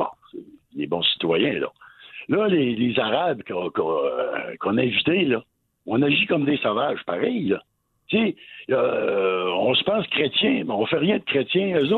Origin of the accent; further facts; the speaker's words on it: Canada; Moi, j'arrive à 70 ans. Je suis un Canadien français de souche.